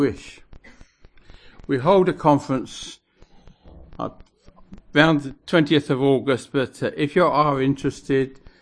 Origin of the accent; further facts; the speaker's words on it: South West England, United Kingdom; from England, the county of Dorset.